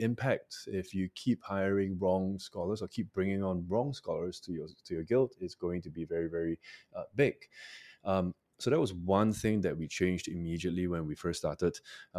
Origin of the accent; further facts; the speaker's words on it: Singapore; my core team and I, we're all Singaporean and we're all based here. Most of us have lived here for our entire lives